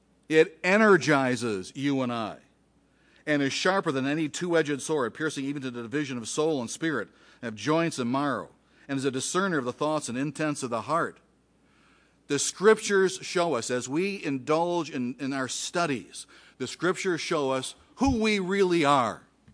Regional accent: Detroit, Michigan, United States; even though I was raised, born and bred in Detroit, I almost kind of like a, I don't know, a bumpkin.

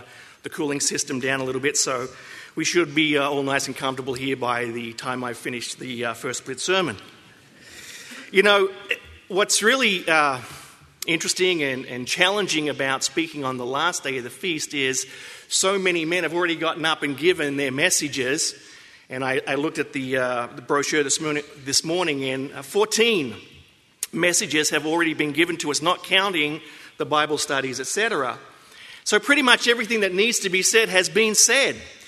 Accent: Australia; moved away as an adult; now in United States; I am from Australia, I spent the first 23 years of my life in Australia and the last 26 years of my life in the States, most of it being in Texas

